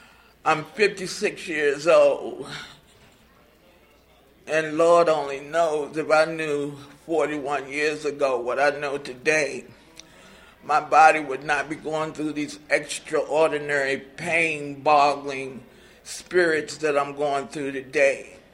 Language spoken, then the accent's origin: English; Washington, District of Columbia, United States; I'm from Washington, D.C.